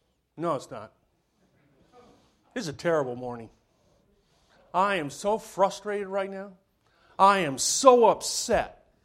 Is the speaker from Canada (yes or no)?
yes; Canada; when I was a kid, growing up in Canada